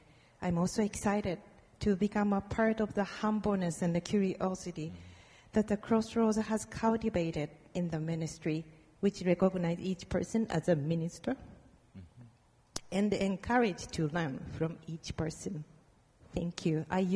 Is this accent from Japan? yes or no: yes; Hiroshima, Japan; English is a second language; moved away as an adult; also born or lived in Kyoto; now in Hawaii, United States; I was born and raised in Japan, in Hiroshima, and I live in Kyoto for a long time. I moved to Hawaii and 3 years ago with my wonderful Japanese husband